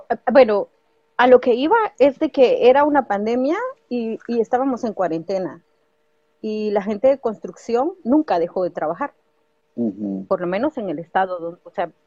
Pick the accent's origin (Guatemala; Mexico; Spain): Guatemala; Ciudad Vieja, Sacatepéquez; also born or lived in Antigua Guatemala; Yo vengo de Ciudad Vieja y de Antiguo Guatemala, imagínate, donde las calles son un escenario.